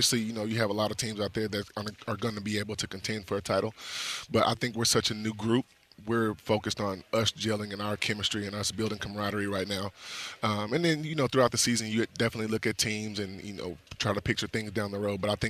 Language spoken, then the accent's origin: English; Houston, Texas, United States; now in Los Angeles, United States; Like, come on, you live in L.A.? I'm like, I'm from Houston.